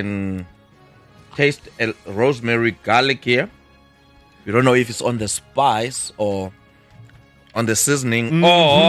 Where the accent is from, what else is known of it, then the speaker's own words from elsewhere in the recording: East London, Eastern Cape, South Africa; also born or lived in Pretoria; now in Cape Town, South Africa; I'm from East London.